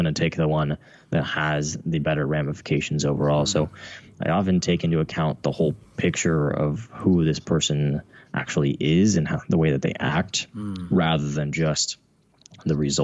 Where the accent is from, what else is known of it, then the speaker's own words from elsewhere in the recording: California, United States; Yeah, so I am from the Central Valley in California, which is not the California you think of. It's basically like the Midwest. Yeah. It's farm country. I grew up on what used to be an almond orchard